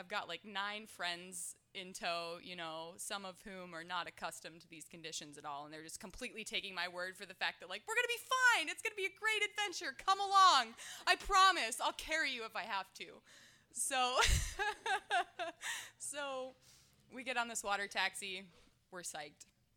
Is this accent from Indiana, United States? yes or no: yes; Indiana, United States; now in Alaska, United States; So my history with Alaska is I came up here from Indiana about 4 years ago. And if you know anything about Indiana, you know it's really flat.